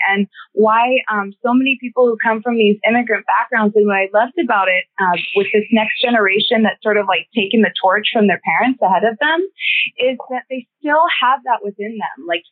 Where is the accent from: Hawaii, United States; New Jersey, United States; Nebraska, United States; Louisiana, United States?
Hawaii, United States; also born or lived in California; I was born in Hawaii and then grew up back and forth between California and Hawaii